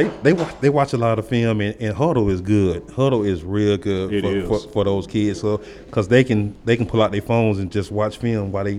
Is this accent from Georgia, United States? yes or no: yes; Waycross, Georgia, United States; Right, man. I'm from Waycross, Georgia, man. And that's what it means to play for the Ware County Gators, man.